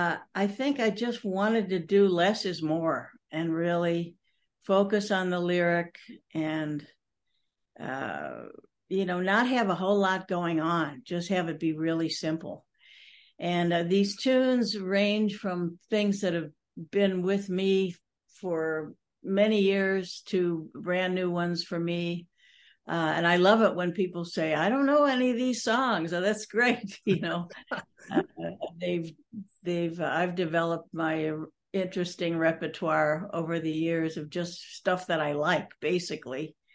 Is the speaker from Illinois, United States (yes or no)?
yes; Chicago, Illinois, United States; So born and raised in Chicago.